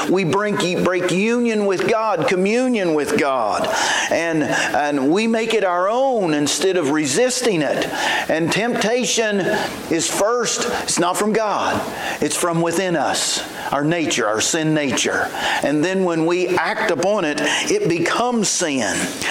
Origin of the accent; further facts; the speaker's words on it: West Virginia, United States; I saw my great-grandma do a lot of fishing growing up in West Virginia.